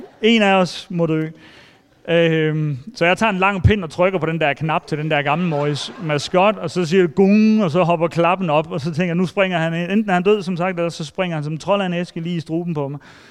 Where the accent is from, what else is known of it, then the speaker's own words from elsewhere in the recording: Region of Southern Denmark, Denmark; hjemme på gården i Sønderjylland, hvor jeg er fra